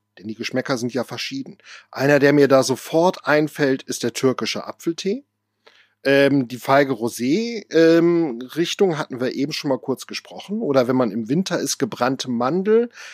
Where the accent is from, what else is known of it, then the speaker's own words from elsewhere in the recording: Lower Saxony, Germany; Ich bin in Friesland groß geworden. Dort, wo ich groß geworden bin, im Jeverland, hat man immer darauf geachtet zu sagen, es ist nicht Ostfriesland, es ist Friesland.